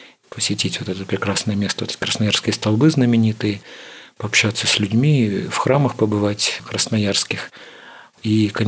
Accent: Almaty, Kazakhstan; born there; мама с папой, они поженились в Новосибирске, потом переехали в Алмату, я уже родился в Алмате, и Сибирь не видел, не рос там

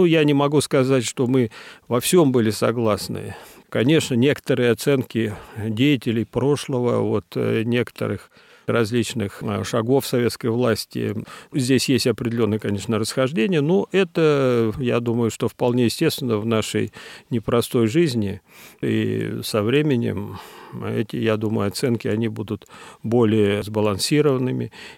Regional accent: Tyumen, Tyumen Oblast, Russia; я родился в Тюмени на улице Симакова, 15. Это соседний дом буквально вот с главным православным храмом Сибири, Знаменским собором

